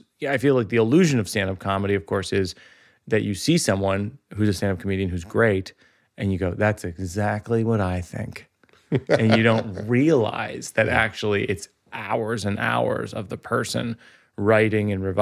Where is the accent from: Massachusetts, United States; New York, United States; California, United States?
Massachusetts, United States; Shrewsbury; I grew up in Shrewsbury, Mass, outside of Worcester